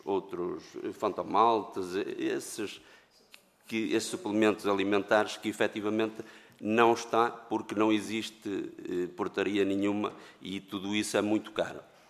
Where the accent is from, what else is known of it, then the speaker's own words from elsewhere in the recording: Penafiel, Norte, Portugal; E nós somos do Norte, somos de Penafiel